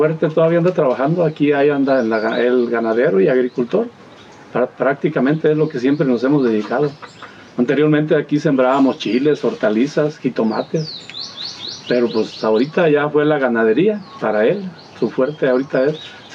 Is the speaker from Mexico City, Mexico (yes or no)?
no; Casimiro Castillo, Jalisco, Mexico; nosotros somos originarios de Casimiro Castillo, Loarado, municipio de Casimiro uh-huh, Castillo.